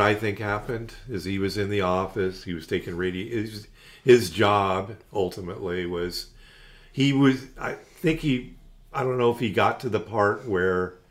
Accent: California, United States; Yeah, I grew up in the Bay Area.

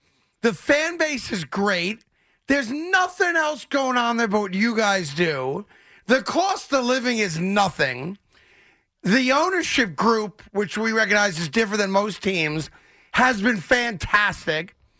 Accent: United States; And as you know, as an American, nobody holds me hostage.

